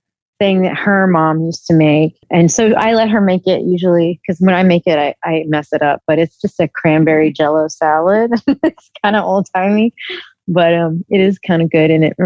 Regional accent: Texas, United States; But I'm also from Texas and I love

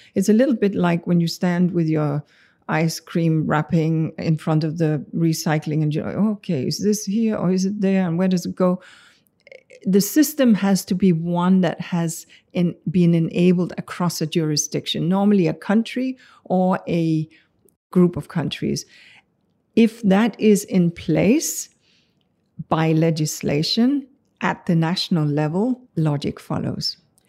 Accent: Denmark; So I grew up in Denmark.

